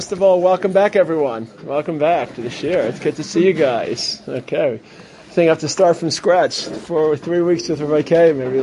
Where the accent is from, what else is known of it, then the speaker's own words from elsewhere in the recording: Brooklyn, New York, United States; I grew up in Brooklyn, right? We're the Brooklyn guys. We don't drink fancy schmancy water.